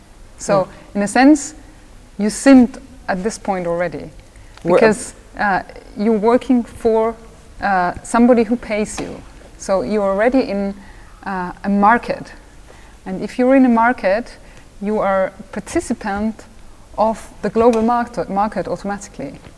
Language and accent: English; Austria; I was raised in Austria, in a very conservative part of Austria